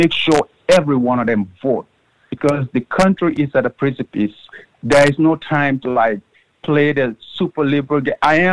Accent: Gambia; I'm originally from Gambia, in West Africa.

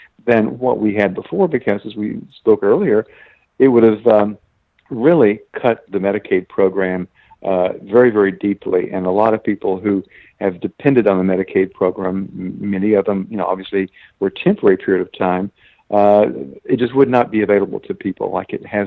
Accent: Tennessee, United States; in my home state of Tennessee, and in Florida, and South Carolina, and Alabama, to come in and do business here.

